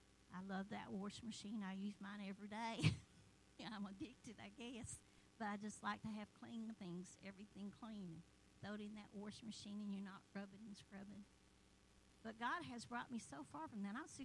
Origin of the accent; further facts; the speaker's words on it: Tallapoosa, Georgia, United States; I'm from Tallapoosa, where people don't go to have a good life. It's where you go to hide. There's only like 400 folks there and 500 dogs